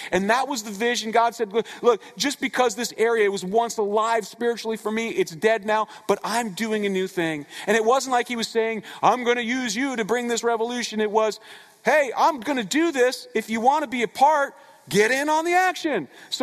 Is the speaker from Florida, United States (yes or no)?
yes; Florida, United States; also born or lived in Connecticut; As many of you guys know, I was born here in Connecticut, but at age 9, moved to South Florida.